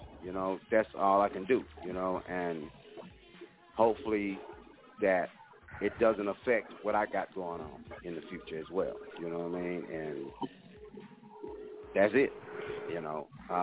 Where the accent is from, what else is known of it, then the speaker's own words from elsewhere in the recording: Dallas, Texas, United States; I'm from Dallas, Texas.